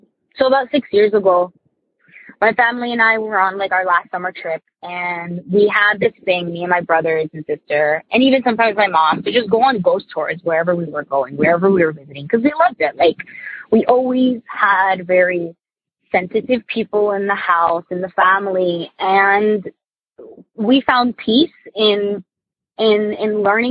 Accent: New Jersey, United States; Hey, Tony and the gang. I'm from Jersey.

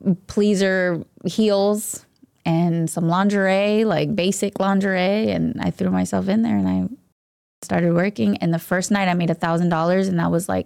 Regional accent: Orlando, Florida, United States; also born or lived in Rhode Island; now in Miami, United States; I'm from Orlando, Florida.

